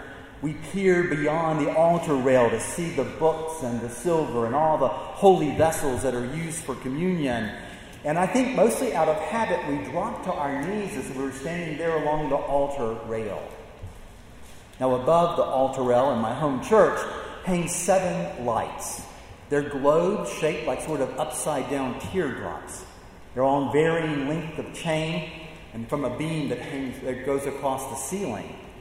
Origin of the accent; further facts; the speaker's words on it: Deep South, United States; I grew up in the Deep South, where Pentecostal churches rival in number those of the Baptist persuasion.